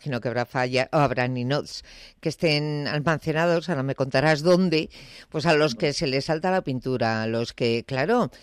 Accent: Madrid, Community of Madrid, Spain; Somos muchos los madrileños que cada año vamos a Valencia en estas fechas

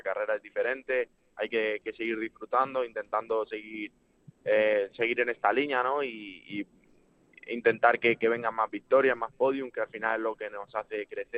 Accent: San Martín de la Vega, Community of Madrid, Spain; Si no estoy en mi pueblo, con tantas carreras es imposible.

